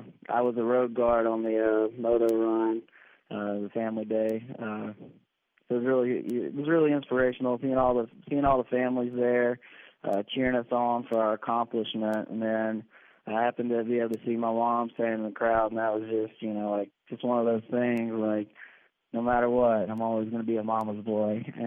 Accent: Alabama, United States; I'm from a small town near Mobile, Alabama.

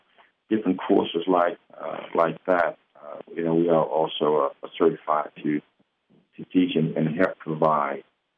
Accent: Greensboro, Alabama, United States; put in there that I'm a native of Greensboro, Alabama?

